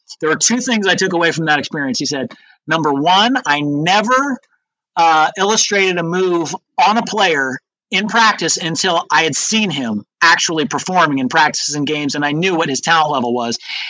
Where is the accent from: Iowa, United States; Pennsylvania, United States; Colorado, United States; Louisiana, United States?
Iowa, United States; I think obviously growing up in Iowa and being a Hawkeye fan